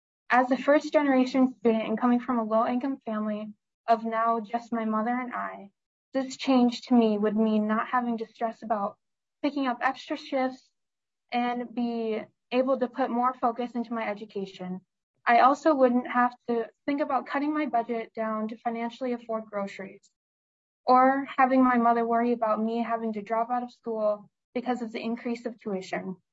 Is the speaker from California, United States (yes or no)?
no; Fairmont, Minnesota, United States; now in Winona, United States; I'm originally from Fairmont, Minnesota, and I am now a proud junior here at Winona State University